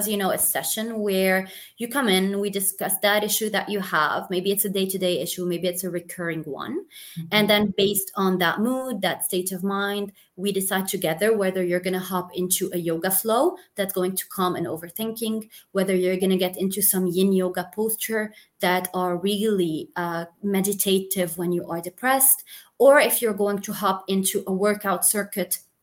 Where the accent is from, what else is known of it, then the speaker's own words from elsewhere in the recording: Beirut, Beirut Governorate, Lebanon; also born or lived in Belgium; Basically, I was born in Belgium and raised there until the age of 6. And then my parents moved back to Beirut, their hometown.